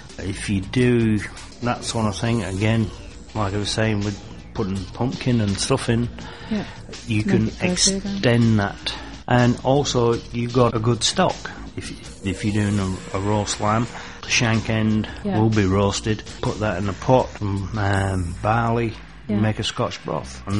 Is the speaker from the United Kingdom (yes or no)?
yes; England, United Kingdom; Being very English, mustard and horseradish, just a roast beef.